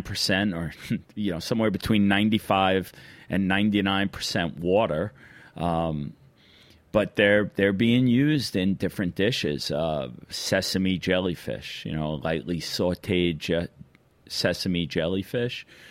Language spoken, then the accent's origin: English; New York, United States; I was going to be funny and say, hey, we're from New York.